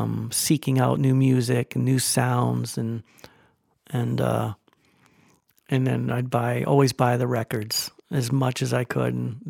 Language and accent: English; Connecticut, United States; I mean, I'm from Connecticut, so I was listening to WPLR